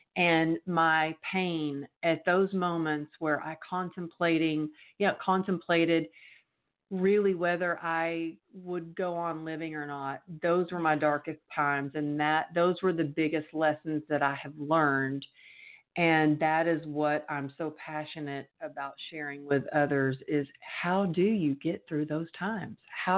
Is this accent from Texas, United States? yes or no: yes; Texas, United States; I'm from Texas. Of course I like to push through pain.